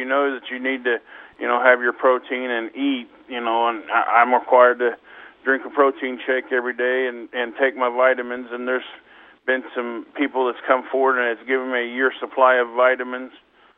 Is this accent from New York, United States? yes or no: no; Missouri, United States; yeah, we are from Missouri, and this is a show-me state.